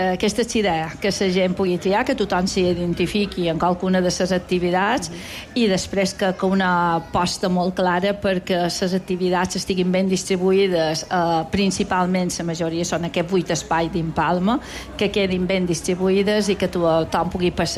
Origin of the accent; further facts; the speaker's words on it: Balearic Islands, Spain; som els mallorquins, els menorquins, els vicenys